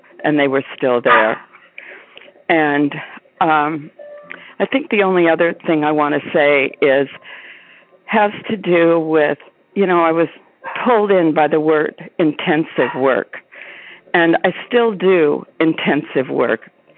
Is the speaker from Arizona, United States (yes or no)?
yes; Anthem, Arizona, United States; I'm from Anthem, Arizona